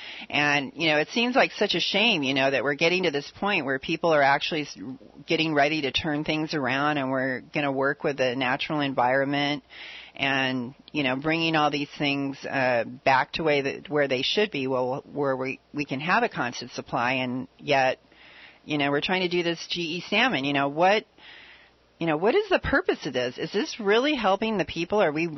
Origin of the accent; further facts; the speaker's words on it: United States; I feel bad as an American, you know, like we're over here